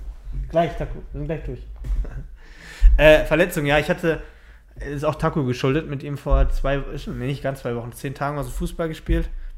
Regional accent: Dortmund, North Rhine-Westphalia, Germany; Das muss man als Dortmunder sich eingestehen.

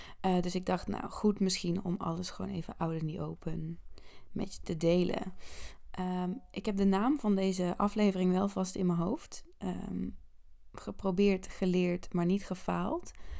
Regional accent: North Brabant, Netherlands; also born or lived in Breda; now in Utrecht, Netherlands; Ik heb natuurlijk de laatste jaren altijd in Breda gewoond. Ik kom ook uit Brabant. Je hoort het nu steeds iets minder terug, heb ik het idee. Maar ik ben en blijf gewoon een echte Brabantse. Inmiddels dus 6 maanden in Utrecht. Ik ben hier naartoe verhuisd in mijn eentje.

